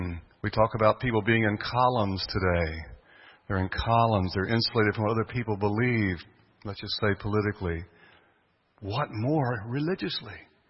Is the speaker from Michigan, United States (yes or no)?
no; California, United States; now in Florida, United States; Sorry, I know I'm in Florida. I got to be careful what I say. I'm from California.